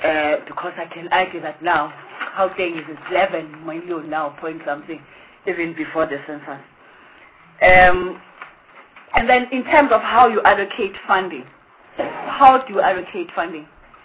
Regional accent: Gauteng, South Africa; But I'm from Gauteng.

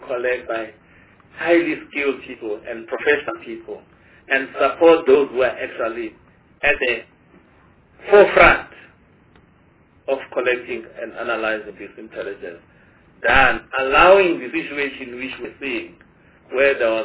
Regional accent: South Africa; as a South African who knows the limitation of resources, we couldn't keep quiet

